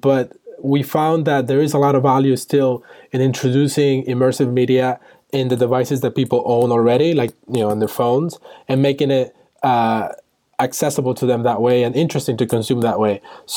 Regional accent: Costa Rica; English is a second language; also born or lived in Cuba; And I'm originally from Cuba, grew up in Costa Rica

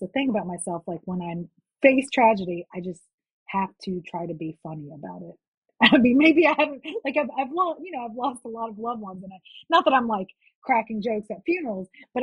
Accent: New Orleans, Louisiana, United States; Like, I'm going to write the Latina's like experience of growing up in New Orleans.

